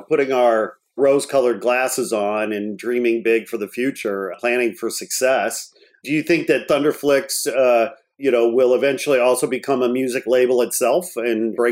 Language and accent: English; Chicago, Illinois, United States; It's like the weather in Chicago. I'm from Chicago originally.